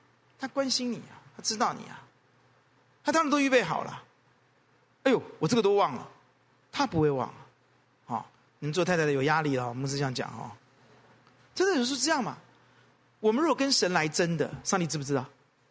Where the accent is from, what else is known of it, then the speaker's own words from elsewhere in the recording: Taiwan; 我们台湾人比较不会这样子